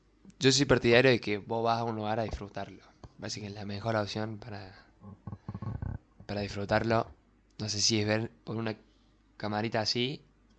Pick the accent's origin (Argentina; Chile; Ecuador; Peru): Argentina; Porque obviamente en mi país, yo quiero que todo el mundo esté bien